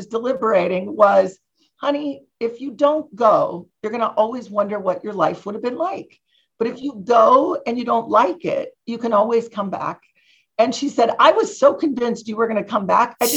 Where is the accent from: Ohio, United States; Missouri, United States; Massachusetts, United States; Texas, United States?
Ohio, United States; moved away as an adult; I grew up in Ohio, and I tell everybody it is a great place to be from. It was amazing growing up in the Midwest, but I got recruited to California in 1984, and I came here not knowing a single person in my, mid-20s.